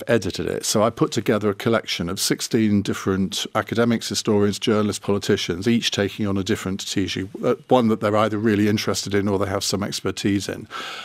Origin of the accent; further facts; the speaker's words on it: United Kingdom; being a Brit